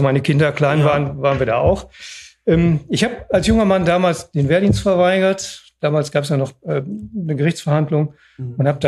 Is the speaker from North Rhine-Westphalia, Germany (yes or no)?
yes; Bottrop, North Rhine-Westphalia, Germany; also born or lived in Oberhausen; Also ich bin geboren in Oberhausen, bin aber in Bottrop zum Gymnasium gegangen.